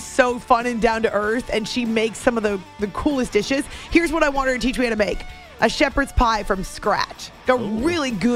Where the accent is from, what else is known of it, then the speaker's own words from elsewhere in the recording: New England, United States; But also as a kid growing up in New England